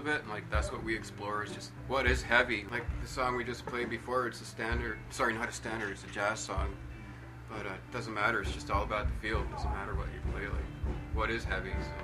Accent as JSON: {"language": "English", "town": "Downsby", "region": "Ontario", "country": "Canada", "tie": "born or raised there", "lives_now": "Nobleton, Canada", "said": "I grew up like in Downsby, Ontario, and pretty much moved on north of the city from then, like up in farmlands, I suppose. And I just recently, about 3 years ago, moved up to Nobleton. And I've been living there like pretty humbly"}